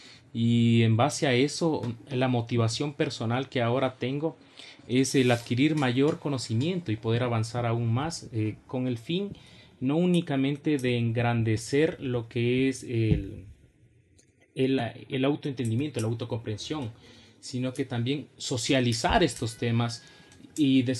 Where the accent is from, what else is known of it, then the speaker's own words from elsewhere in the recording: Quito, Pichincha, Ecuador; yo netamente soy de acá de Quito